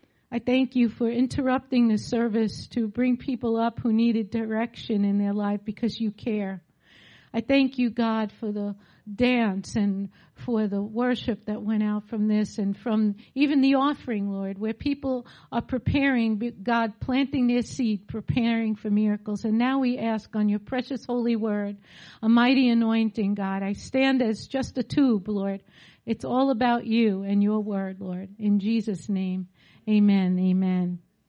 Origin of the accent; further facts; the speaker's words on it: New York, United States; we call it, we're from New York, so sister.